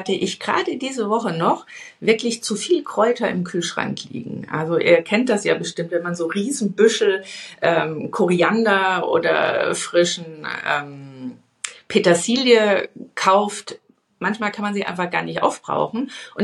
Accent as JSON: {"language": "German", "region": "Bavaria", "country": "Germany", "said": "Ich komme aus dem Bayerischen Wald"}